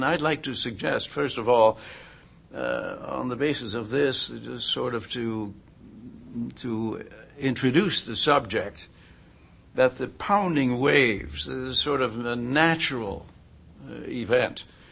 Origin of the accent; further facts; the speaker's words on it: Lancaster, Pennsylvania, United States; We're from Lancaster, Pennsylvania, Kathy and I. And we came from there several days before the flood struck.